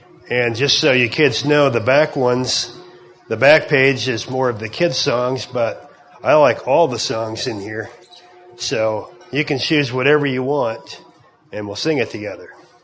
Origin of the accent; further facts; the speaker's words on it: Grant, Michigan, United States; I'm from Grant, Michigan, and I'm pleased to be here this morning.